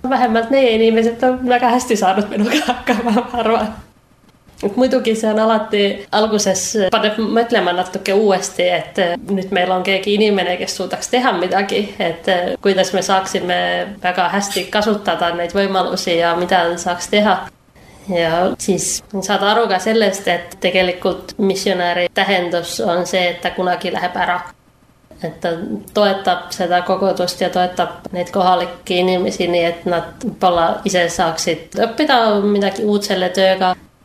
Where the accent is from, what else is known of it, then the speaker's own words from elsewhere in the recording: Kouvola, Kymenlaakso, Finland; Ma olin väga aktiivselt käinud oma koguduse noortetöös Kouvolas, kus ma olen pärit.